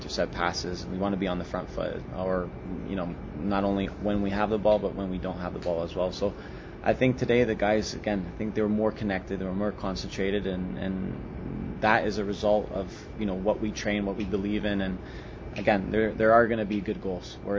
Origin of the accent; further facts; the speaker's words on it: Leamington, Ontario, Canada; me growing up in Leamington in that Windsor area, I know there's a lot of football fanatics.